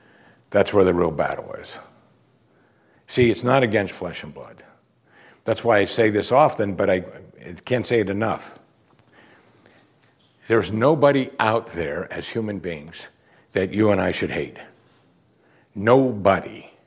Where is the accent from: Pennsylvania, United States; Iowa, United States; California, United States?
Pennsylvania, United States; You know, we grew up in Western Pennsylvania around the Amish.